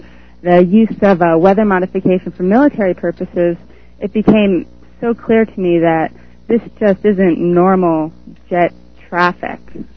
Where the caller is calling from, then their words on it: Kentucky, United States; from Kentucky.